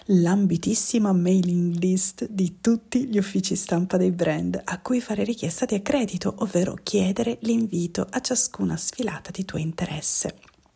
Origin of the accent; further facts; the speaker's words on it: Calabria, Italy; Sono calabrese.